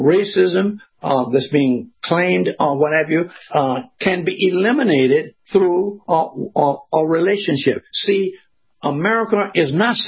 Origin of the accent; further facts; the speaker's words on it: Jacksonville, Florida, United States; He was from Florida, and I was from Florida.